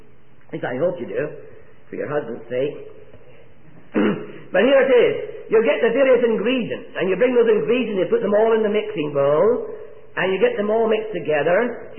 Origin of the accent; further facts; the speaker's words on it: Stafford, West Midlands, United Kingdom; born there; I was born in Stafford. Although I was born by Scottish parentage, my mother and dad were both Scotch